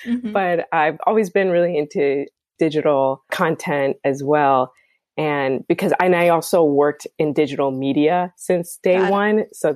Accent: Chicago, Illinois, United States; I grew up in Chicago

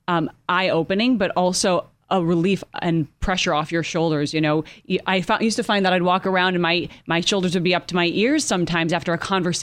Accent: Minneapolis, Minnesota, United States; But we're going back to my hometown, Minneapolis.

